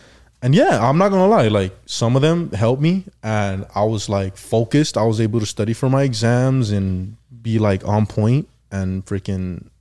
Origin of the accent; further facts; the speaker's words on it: Los Angeles, California, United States; growing up in South Central and seeing like to be honest, like I had a fucked up childhood.